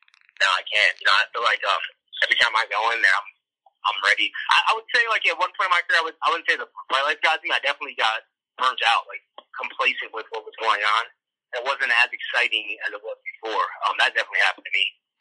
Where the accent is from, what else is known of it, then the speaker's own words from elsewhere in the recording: Chicago, Illinois, United States; And we're in Chicago, so it was like all my hometown. It was perfect, man.